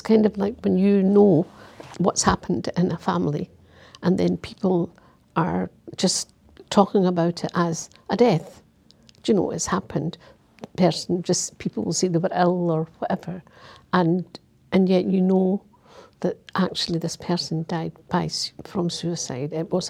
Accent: Glasgow, Scotland, United Kingdom; I was born and brought up in Glasgow, way back in the 70s

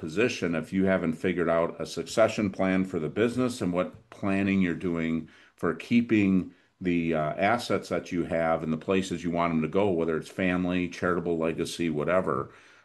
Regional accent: Midwest, United States; Well, for years, I didn't feel like I'm from the Midwest. I'm cheap.

